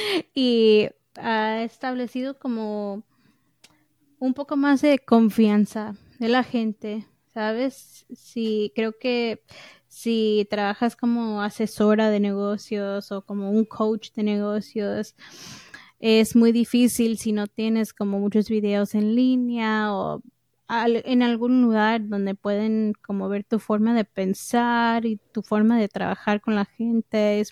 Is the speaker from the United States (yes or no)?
yes; New York, United States; yo crecí en Nueva York. Soy hija de mexicana, de moreliana, de Michoacán. Y Morelia es como mi segundo lugar